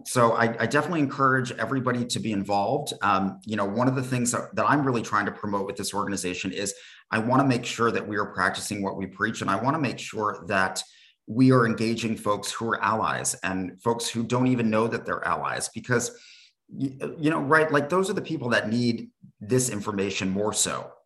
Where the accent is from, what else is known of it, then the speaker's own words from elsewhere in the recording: California, United States; I was raised in California and was kind of just ready for a change.